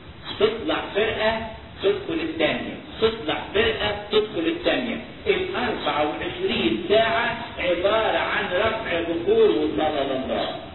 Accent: Egypt; عارفين الأعدام عندنا في مصر بالنسبة للكشف يعملوا إيه؟

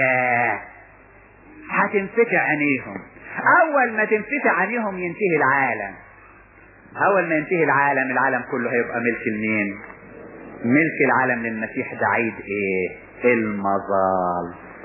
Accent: Upper Egypt, Egypt

